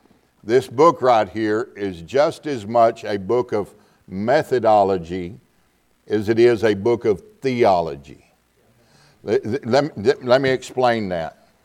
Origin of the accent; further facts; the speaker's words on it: Texas, United States; I'm from Texas, amen? Now, I tell folks all the time, I'm a retarded Texan.